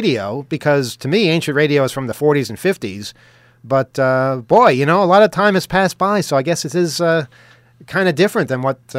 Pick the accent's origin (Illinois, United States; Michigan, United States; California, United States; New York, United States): New York, United States; We're from New York.